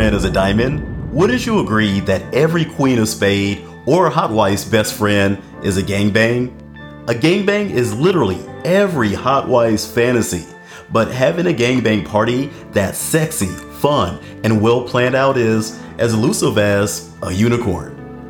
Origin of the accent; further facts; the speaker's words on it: Las Vegas, Nevada, United States; We're from Las Vegas.